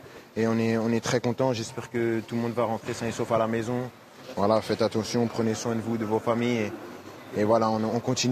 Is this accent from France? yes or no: yes; Paris, Île-de-France, France; Moi qui ai grandi ici, donc c'est sûr que vivre des soirées comme ça en tant que Parisien, c'est grand.